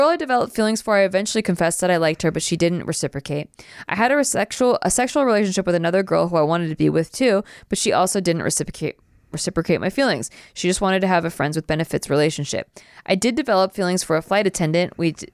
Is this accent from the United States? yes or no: yes; United States; I was born and raised in America, so of course I'll be culturally different in ways.